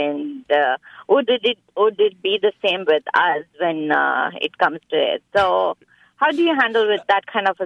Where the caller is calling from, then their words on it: Union City, United States; Hey, Srinin. I'm calling from Union City.